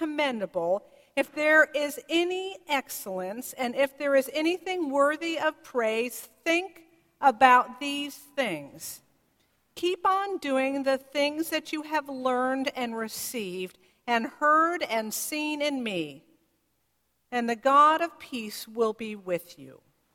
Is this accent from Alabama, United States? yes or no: no; California, United States; moved away as an adult; We grew up in the Bay Area, and we thought we would always live here.